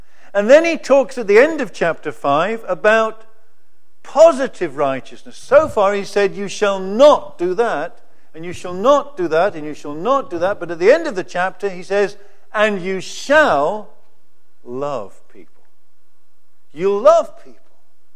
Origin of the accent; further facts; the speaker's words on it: United Kingdom; now in Singapore; As a Brit, the Brits don't regard whether the light is green or red